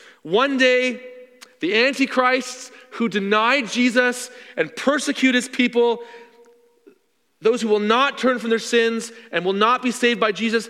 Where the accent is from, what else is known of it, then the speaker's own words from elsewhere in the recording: Canada; for most of us, born and raised in Canada, God hasn't asked us to suffer much for him.